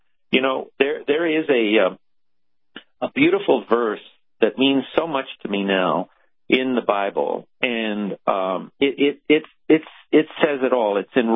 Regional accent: Los Angeles, California, United States; born there; first language Spanish; English is a second language; I was born in East L.A. in a Spanish-speaking household, okay?

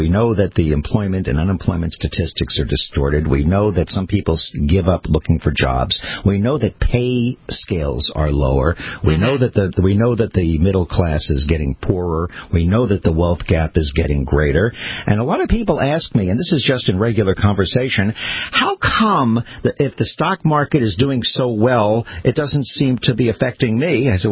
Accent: New York City, New York, United States; Well, first of all, I am indeed a New Yorker

